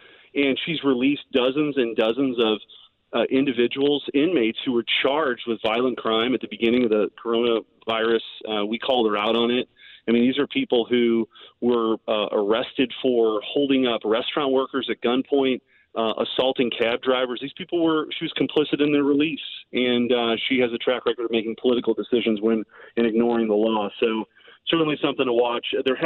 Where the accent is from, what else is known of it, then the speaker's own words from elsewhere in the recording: St. Louis, Missouri, United States; I'm from the St. Louis region. I care deeply about violent crime in St. Louis.